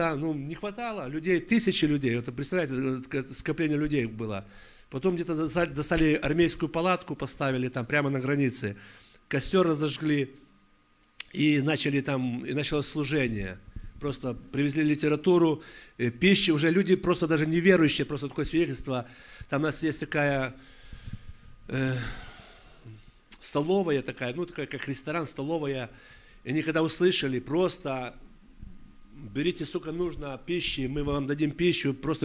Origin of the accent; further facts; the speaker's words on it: Novovolynsk, Volyn Oblast, Ukraine; also born or lived in Karelia; я сам родом с Украины, с Волыни, город Нововолынск такой. Я долгое время был в служении в России, в Мурманской области и Карелии, немножко так.